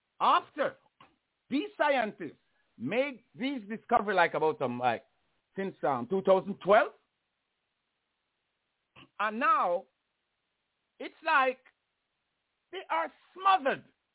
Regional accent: Jamaica; born there; I was born in Jamaica.

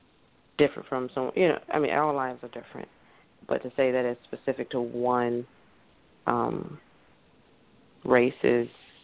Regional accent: United States; However, us being American and how we are portrayed across the nation and the world

